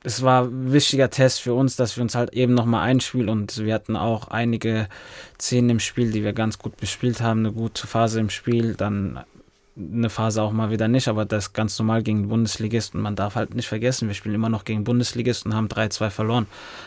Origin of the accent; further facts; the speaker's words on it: Rhineland-Palatinate, Germany; Ich komme aus der Umgebung, ich weiß, was für eine Wucht der FCK hat.